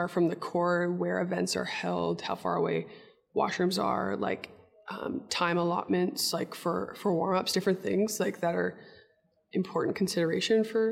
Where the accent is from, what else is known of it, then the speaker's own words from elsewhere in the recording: Canada; we're both Canadian